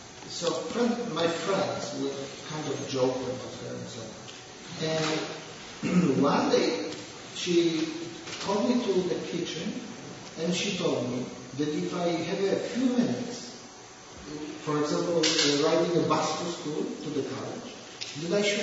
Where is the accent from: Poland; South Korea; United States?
Poland; So, I'm coming from Poland.